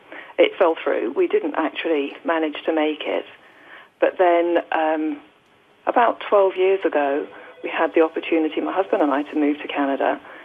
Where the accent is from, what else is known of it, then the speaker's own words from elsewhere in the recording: England, United Kingdom; As you may guess from my accent, I'm originally from England. And when I was around 9 years old, my parents had this grand plan to move us all to Canada.